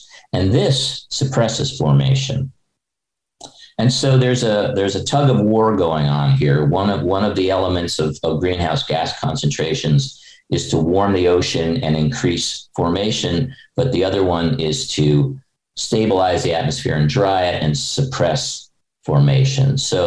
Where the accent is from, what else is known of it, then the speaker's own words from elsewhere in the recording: New York City, New York, United States; I can say that as a New Yorker, it was difficult to see across the Hudson River to New Jersey back in those days.